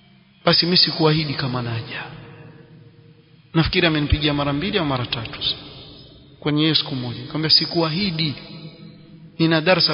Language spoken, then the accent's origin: Swahili; Yemen; sisi ni wa Yemen